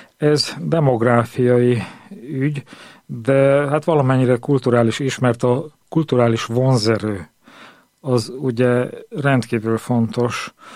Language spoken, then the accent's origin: Hungarian; Hungary; És a magyar kultúrájáért mi magyarok vagyunk a felelősek.